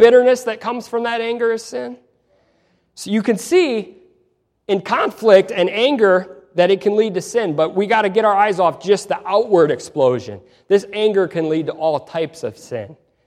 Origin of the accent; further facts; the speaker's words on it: Michigan, United States; I'm from Michigan. In Michigan, the left lane is the fast lane.